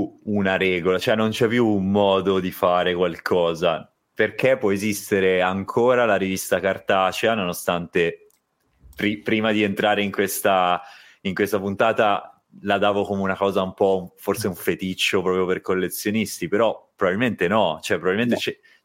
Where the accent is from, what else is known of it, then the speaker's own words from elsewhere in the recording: Lombardy, Italy; io sono di Milano, provincia di Milano, in realtà neanche Milano.